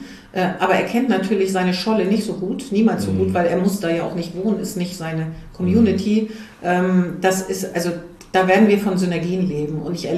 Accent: Hanover, Lower Saxony, Germany; mit dem bin ich in Mühlenberg aufgewachsen.

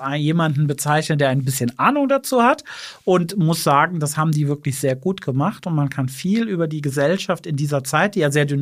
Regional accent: Bitburg, Rhineland-Palatinate, Germany; Ich komme aus Massolda. Das ist ein kleiner Stadtteil von Bitburg. Das sind 400 Einwohnerdorf. Meine Familie kommt daher seit vielen Generationen und ich bin da aufgewachsen. Sehr behütet

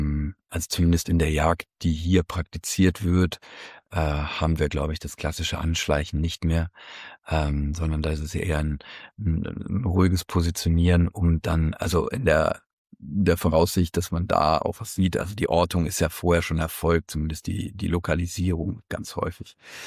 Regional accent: Cologne, North Rhine-Westphalia, Germany; Für mich als Kölner war es dann sehr überraschend.

